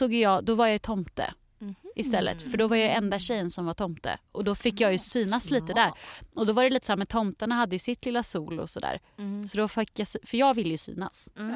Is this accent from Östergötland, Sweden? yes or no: yes; Linköping, Östergötland, Sweden; i Linköping där jag kommer ifrån